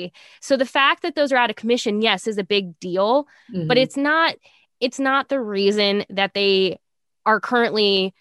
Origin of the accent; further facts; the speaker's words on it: Nebraska, United States; or even like for myself growing up in Nebraska, this isn't exactly uncommon for us